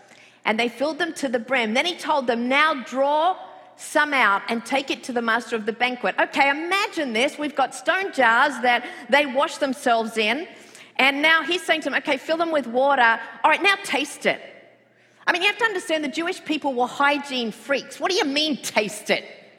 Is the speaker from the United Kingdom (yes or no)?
no; Australia; accent: Australian; now in United States; and I have an Australian accent.